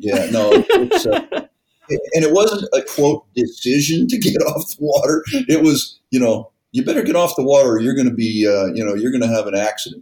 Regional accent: East Coast, United States; also born or lived in New York / New Jersey / Maryland / Virginia; I grew up on the East Coast in, you know, a bunch of states, actually, New York, New Jersey, Maryland, Virginia, went to college in Connecticut

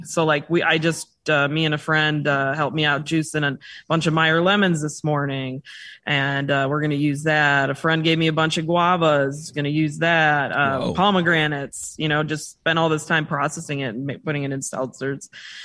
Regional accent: Chicago, Illinois, United States; Well, we're originally from Chicago, so we're Transplants.

